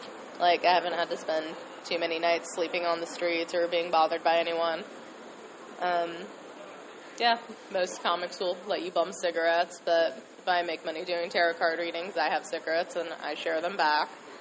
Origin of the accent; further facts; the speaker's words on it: Flagstaff, Arizona, United States; And then I was in Flagstaff, my hometown, for a couple weeks.